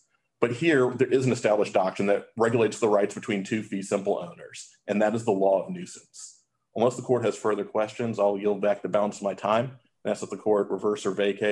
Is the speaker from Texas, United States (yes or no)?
yes; Texas, United States; It's a case out of my home state, Texas